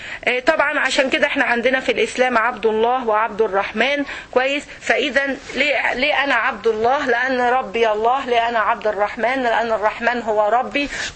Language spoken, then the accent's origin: Arabic; Egypt; زي المثل اللي عندنا في مصر مثلا